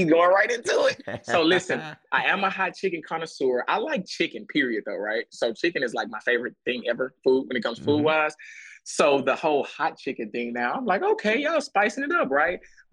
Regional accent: Texas, United States; But my version on the down south tip and being from Texas would be, you know, spicy, having flavor.

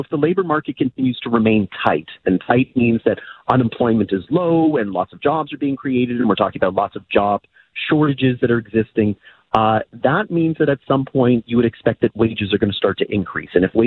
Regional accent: Canada; It's the nature of being Canadian with our geography, with our climate, and with our population.

